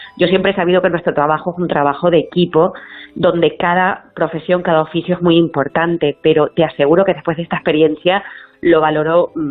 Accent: Fuerteventura, Canary Islands, Spain; rodada en Fuerteventura, donde yo nací y me crié

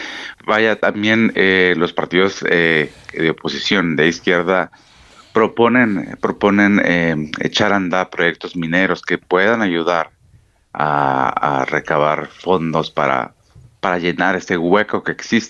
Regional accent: Mexico; now in Greenland; No. Yo soy mexicano.

